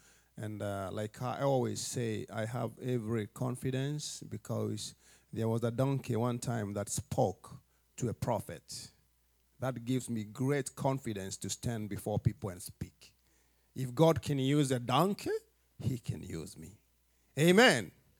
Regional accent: Kenya; back in those days growing up in Kenya, it used to be a big thing.

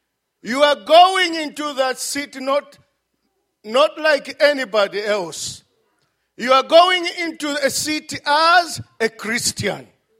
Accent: Zambia; English is a second language; From Zambia, when I speak, you can catch my accent. You know, that's not my language.

